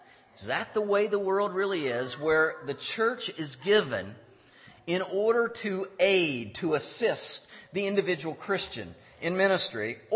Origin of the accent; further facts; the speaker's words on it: the South, United States; I'm from the South. That's why I say y'all.